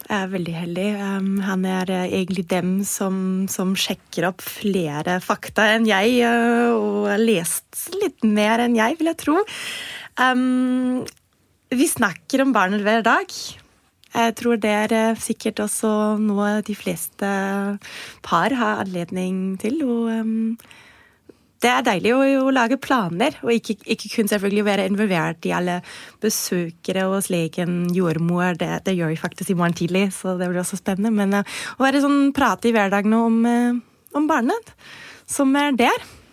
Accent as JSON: {"language": "Norwegian", "country": "Germany", "second_language": "Norwegian", "moved": "yes", "lives_now": "Norway", "said": "som du sa tidligere, kom jeg fra Tyskland."}